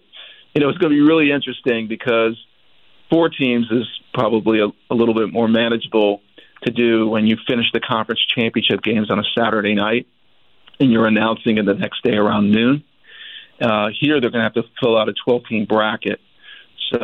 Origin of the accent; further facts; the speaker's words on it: Miami, Florida, United States; when I grew up in Miami and I went to the University of Florida